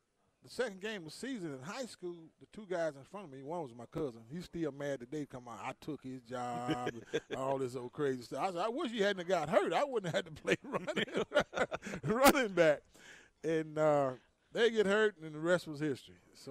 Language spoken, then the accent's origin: English; St. Louis, Missouri, United States; Oh, big Cardinals fan, because originally I'm from St. Louis, Missouri by birth. Born there, and back when I was growing up, most inner-city black kids, we played baseball.